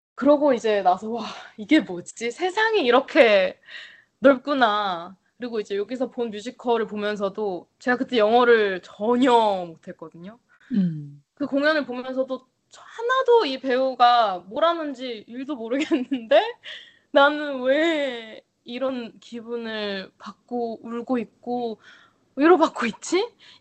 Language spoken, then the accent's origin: Korean; South Korea; 제가 어딜 가나 나 한국에서 왔어 하면